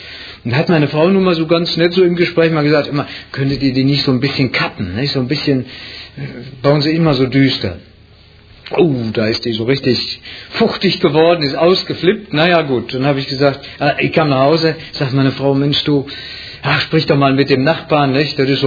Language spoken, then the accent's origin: German; Rhineland-Palatinate, Germany; Bei uns im Westerwald sagt man Heckemoped. Also Wald ist der Heck, sagt man bei uns.